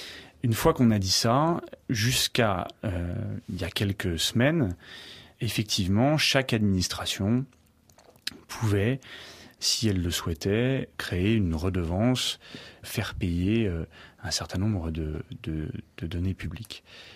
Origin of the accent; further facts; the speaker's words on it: Brittany, France; je suis moi-même breton et que je viens du Finistère